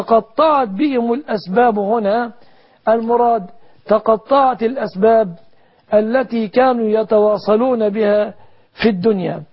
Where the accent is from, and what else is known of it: Egypt